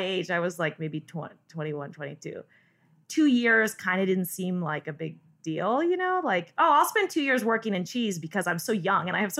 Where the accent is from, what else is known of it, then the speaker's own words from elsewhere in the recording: California, United States; I grew up in Northern California, so I just didn't know at the time, but I was in an awesome cheese area